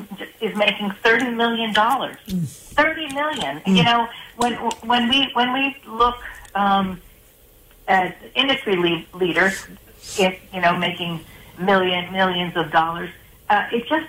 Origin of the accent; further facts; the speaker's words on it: New Jersey, United States; my home state, New Jersey, your neighboring state, has had this public reporting for about 10 years.